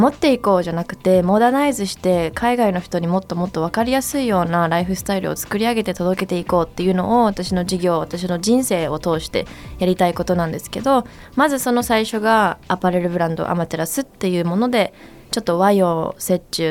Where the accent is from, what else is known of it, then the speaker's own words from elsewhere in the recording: Canada; moved away as an adult; now in Japan; 私日本人なんですけど、カナダで10歳からずっと育って、大学で日本に帰ってきて、なんで日本語はまあ喋れるようになって喋れるんですけど